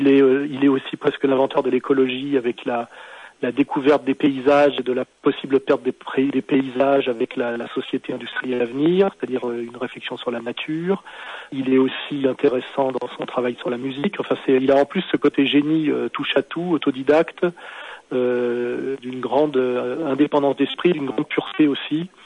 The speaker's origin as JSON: {"language": "French", "region": "Geneva", "country": "Switzerland", "moved": "yes", "lives_now": "Paris, France", "said": "je suis citoyen de Genève comme lui, et que je suis monté à Paris comme lui"}